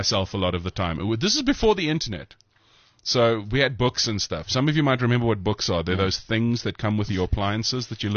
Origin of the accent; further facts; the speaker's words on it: Welkom, Free State, South Africa; also born or lived in Warrington; And 2 weeks later they moved to Welkom because, you know, you wanted something with bigger buildings